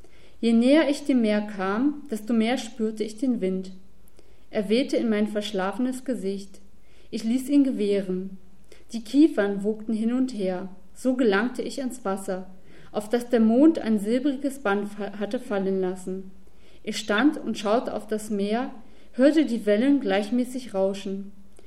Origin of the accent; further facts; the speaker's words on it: Munich, Bavaria, Germany; Ich bin aus München